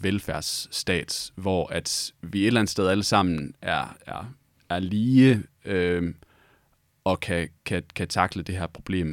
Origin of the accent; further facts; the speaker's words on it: Aarhus, Central Denmark Region, Denmark; som jeg er aarhusianer, ikke? Hvis man har siddet på Aarhus stadion bare en enkelt gang, så ved man, hvordan det føles.